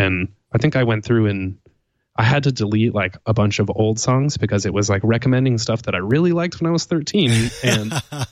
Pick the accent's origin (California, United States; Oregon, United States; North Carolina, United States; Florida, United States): Oregon, United States; Portland; I'm from Portland, Oregon.